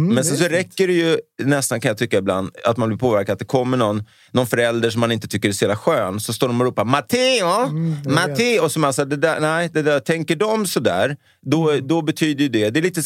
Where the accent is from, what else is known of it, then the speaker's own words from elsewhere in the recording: Sweden; på att hon är från Serbien och jag är liksom Balkan och jag är svensk.